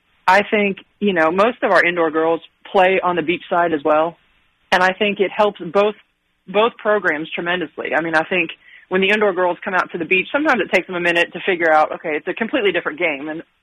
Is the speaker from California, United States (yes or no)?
no; Florida, United States; Yeah, well, I'm born and raised in South Florida. So if I'm being honest, I learned how to play beach volleyball long before I ever learned how to play indoor.